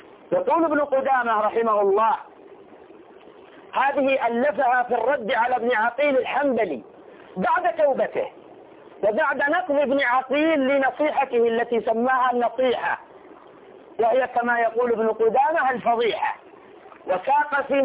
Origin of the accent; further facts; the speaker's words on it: Saudi Arabia; ونحن بلديهم ونعرفهم في رؤوس الحزبية عندنا في المملكة العربية السعودية